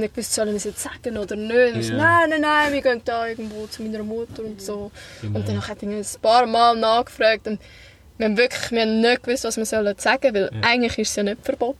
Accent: Aargau, Switzerland; Sagen wir auch als Aargauer.

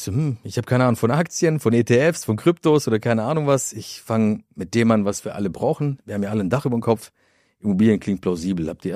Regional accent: Croatia; Ich habe Balkanwurzeln, ich komme aus Kroatien ursprünglich.

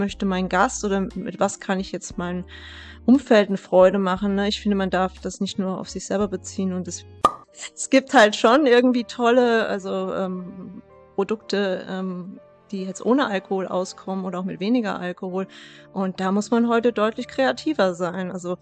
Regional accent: Bad Camberg, Hesse, Germany; das ist jetzt, wo ich aufgewachsen bin, in Bad Camberg.

